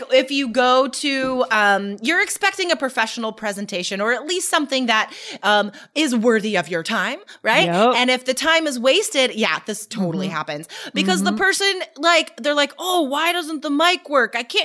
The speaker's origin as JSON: {"language": "English", "country": "United States", "said": "And I'm like, as an American, that's annoying."}